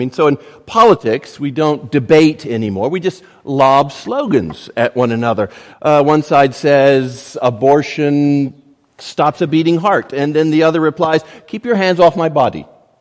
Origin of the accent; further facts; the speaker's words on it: Florida, United States; I grew up in Florida, the Sunshine State.